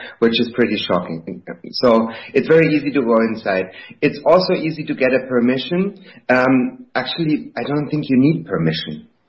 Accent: Berlin, Germany; I'm from Berlin

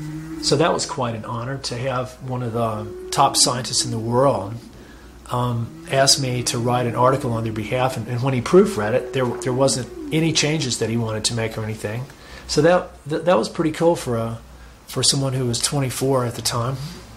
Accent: North Carolina, United States; which was in a neighboring town to where I grew up in North Carolina.

